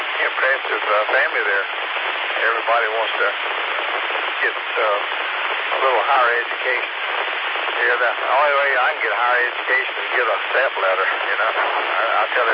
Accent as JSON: {"language": "English", "town": "Austin", "region": "Georgia", "country": "United States", "said": "If we start started digging, we'd probably be cousins, you know? I'm from Austin. My mom and daddy was from Sandy Cross in Franklin County."}